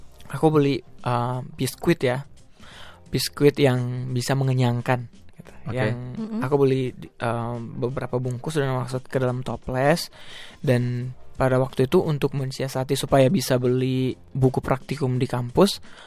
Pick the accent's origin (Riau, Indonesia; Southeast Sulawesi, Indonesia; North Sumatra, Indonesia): North Sumatra, Indonesia; Medan; ada teman aku dari Medan juga, teman dekat dari SMA